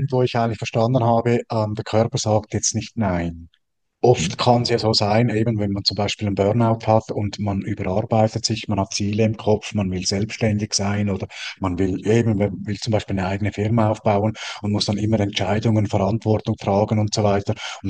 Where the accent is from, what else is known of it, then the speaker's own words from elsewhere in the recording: Switzerland; ich bin Schweizer